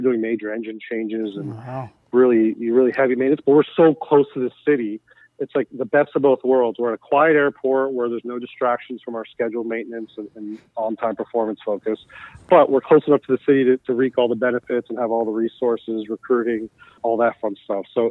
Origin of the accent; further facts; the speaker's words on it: Miami, Florida, United States; I grew up in South Florida and Miami, so naturally I never heard the word diversity until I moved out of that area